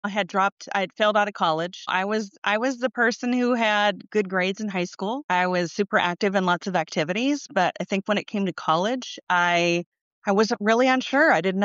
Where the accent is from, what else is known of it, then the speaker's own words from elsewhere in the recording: Pittsburgh, Pennsylvania, United States; I got exposure to hiking and being outdoors, and I totally was not into that when I grew up in Pittsburgh.